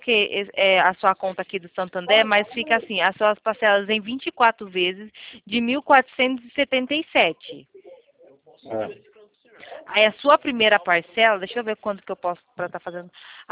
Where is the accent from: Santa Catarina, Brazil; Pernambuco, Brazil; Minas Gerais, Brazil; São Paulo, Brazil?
São Paulo, Brazil; Itatiba; Eu sou da cidade de São Paulo, Itatiba.